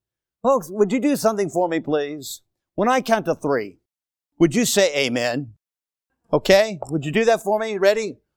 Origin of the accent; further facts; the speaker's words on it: Seattle, Washington, United States; I was raised in Seattle, and I am a big Seattle Seahawks fan.